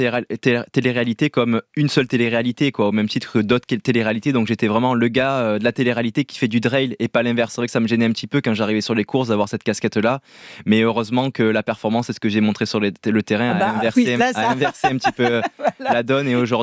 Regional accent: Provence-Alpes-Côte d'Azur, France; Au pied des Alpes, dans une région où il fait soleil quasiment toute l'année et où il fait bon

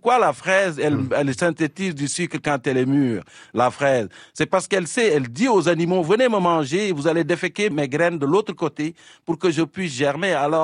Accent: Fatick, Senegal; Moi, je viens du Sénégal, je suis un serreur du centre du pays, de la région de Fatick.

